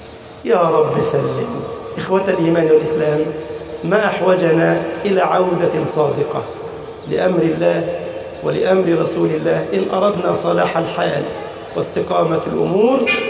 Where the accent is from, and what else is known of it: Egypt